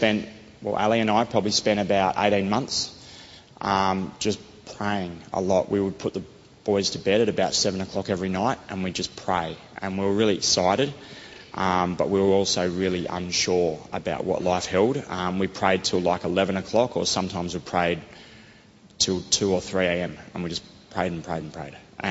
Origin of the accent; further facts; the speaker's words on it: Sydney, New South Wales, Australia; moved away as an adult; I was born in Sydney, and growing up, I probably spent most of my time on or in or under the water.